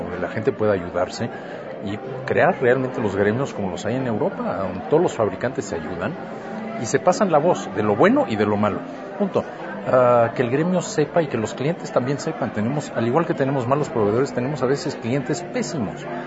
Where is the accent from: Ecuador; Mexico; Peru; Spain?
Mexico; Soy mexicano.